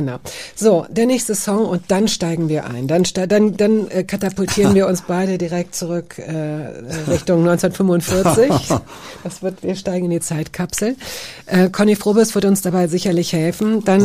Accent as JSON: {"language": "German", "town": "Hanover", "region": "Lower Saxony", "country": "Germany", "said": "Ich bin Hannoveranerin. Ja. Also wir sind beide gebürtige Niedersachsen."}